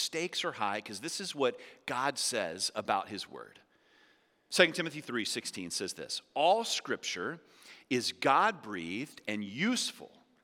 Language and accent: English; Louisiana, United States; I'm from Louisiana, so I'm thinking gumbo right now